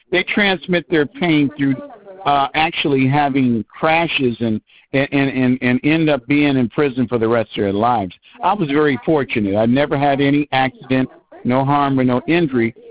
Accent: Michigan, United States; also born or lived in California; I was born and raised in Michigan, Sheldon, but I've been in California for 40 years.

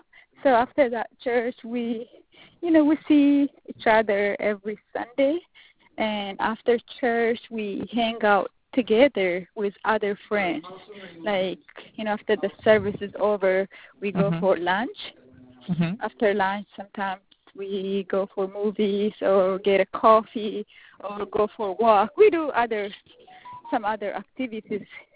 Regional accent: Kenya; now in United States; From Kenya.

